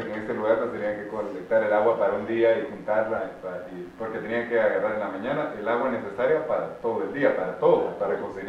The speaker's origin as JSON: {"language": "Spanish", "town": "Guatemala City", "region": "Guatemala Department", "country": "Guatemala", "tie": "born or raised there", "said": "Porque donde yo crecí en Guatemala, en la ciudad, donde está la ciudad de Guatemala, había antes otra ciudad."}